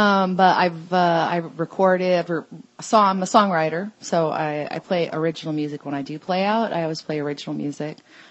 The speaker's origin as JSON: {"language": "English", "region": "Alaska", "country": "United States", "tie": "born or raised there", "also_born_or_lived": "Texas", "said": "Well, I lived pretty much half of my life in Alaska and half it in Texas."}